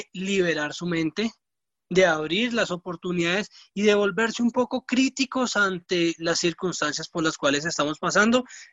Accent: Colombia

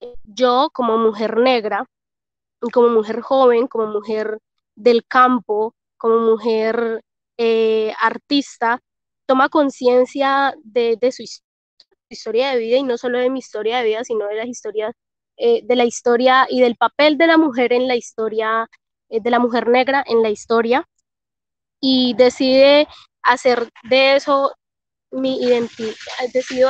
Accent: Balboa, Cauca, Colombia; soy del municipio de Balboa, ubicado en el Valle del Patía. Vivo en esta zona.

